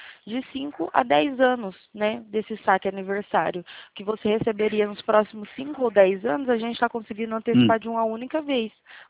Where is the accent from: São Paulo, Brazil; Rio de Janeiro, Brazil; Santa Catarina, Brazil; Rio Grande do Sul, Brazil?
São Paulo, Brazil; Ribeirão Preto; Não, eu sou daqui de Ribeirão Preto